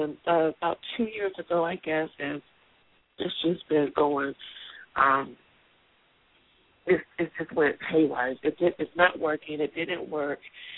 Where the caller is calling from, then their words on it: Seattle, Washington, United States; I'm calling from Seattle, Washington.